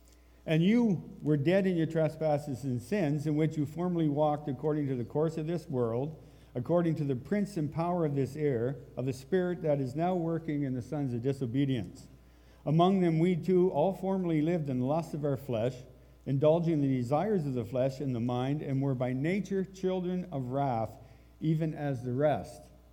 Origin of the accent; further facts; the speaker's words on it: New Brunswick, Canada; I grew up in the East Coast. Not Newfoundland, but I could see it from where I was. I grew up in New Brunswick in a Plymouth Brethren home.